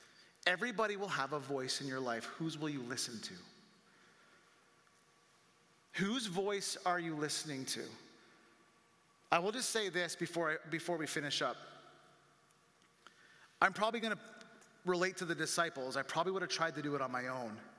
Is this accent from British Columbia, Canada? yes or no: no; Ontario, Canada; So we grew up in Ontario, Canada, and we had a cottage on a lake